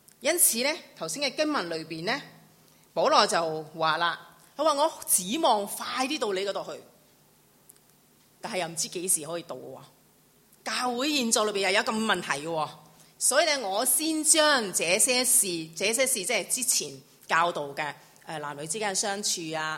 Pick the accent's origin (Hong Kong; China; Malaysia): Malaysia; 我是马来西亚人，是你是香港人